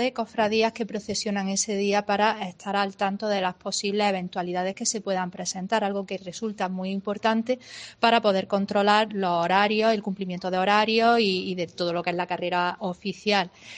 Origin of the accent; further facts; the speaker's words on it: Granada, Andalusia, Spain; somos granadinos